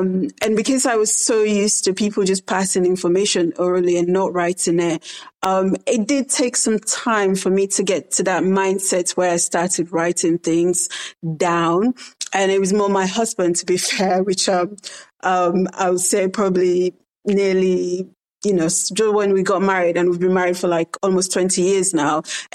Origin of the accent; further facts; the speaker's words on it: Sierra Leone; now in England; I came from Sierra Leone and straight into Kent, Westmoreland. I wasn't in an area where there's African shops